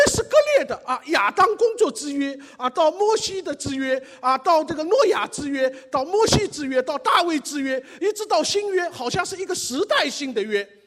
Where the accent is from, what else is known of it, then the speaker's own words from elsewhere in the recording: China; 我们中国人就缺少这个盟约和契约。